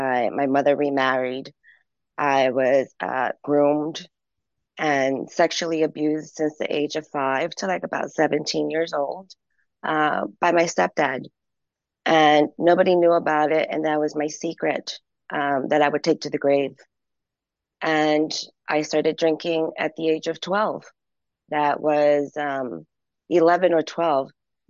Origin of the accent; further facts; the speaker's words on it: Long Island, New York, United States; I grew up in Long Island, New York, to graduation, 12th grade. But my mother was moving into New Jersey with her boyfriend